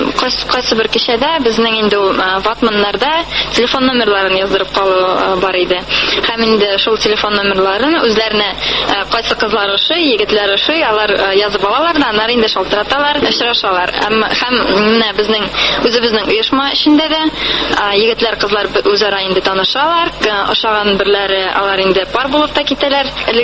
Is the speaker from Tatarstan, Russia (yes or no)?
yes; Nizhnekamsk, Tatarstan, Russia; now in Ulyanovsk Oblast, Russia; Үзем мин Татарстаннан, Түбән Кама шәһәреннән, шунда туып үстем. Монда инде 4 ел элек килдем, укырга.